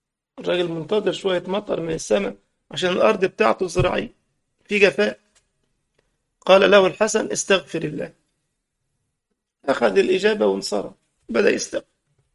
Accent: Egypt; كان بعض الشباب مش لاقي شغل، يجيب هاتف محمول كده عندنا في مصر

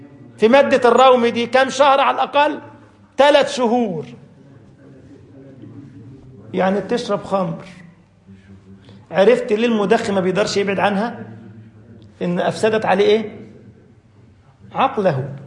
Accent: Egypt; بيقول لك مصر أم الدنيا، وأنا ابنها عشان أنا مصري

